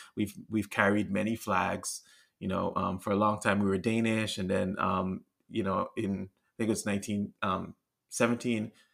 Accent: U.S. Virgin Islands; you know, I grew up in the Virgin Islands

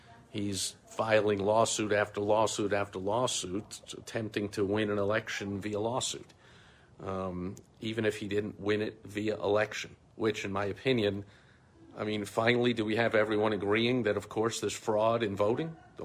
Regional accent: New York, United States; See, I grew up in New York following his antics my whole life

